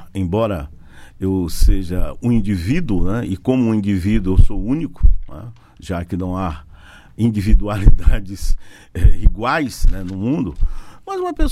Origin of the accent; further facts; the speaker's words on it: Brazil; Eu até digo que um dos nossos predicados, digamos assim, mais essenciais como brasileiro é sermos um país multicultural, né?